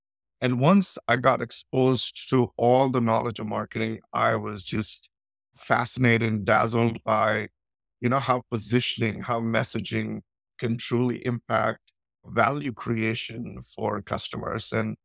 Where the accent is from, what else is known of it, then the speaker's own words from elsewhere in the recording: New Delhi, Delhi, India; moved away as an adult; now in United States; I grew up in New Delhi in India. And after having spent some time there, having completed my bachelor's, I decided to move to the States